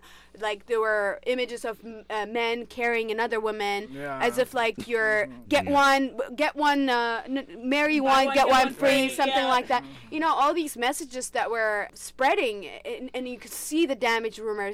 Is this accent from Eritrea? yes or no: yes; Eritrea; I'm originally from Eritrea.